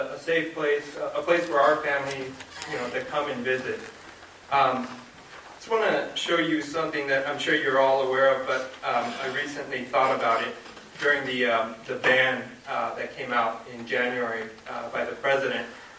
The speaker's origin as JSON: {"language": "English", "country": "Mexico", "tie": "born or raised there", "moved": "yes", "lives_now": "Rockland, United States", "said": "I actually am an immigrant. I grew up in Mexico to a Mexican father and American mother, and I grew up there, and then we moved up here, and eventually I made my way over to Maine, ended up in Rockland"}